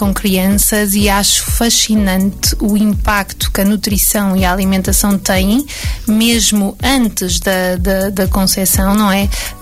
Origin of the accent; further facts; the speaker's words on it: Ovar, Aveiro, Portugal; também sou natural de Ovar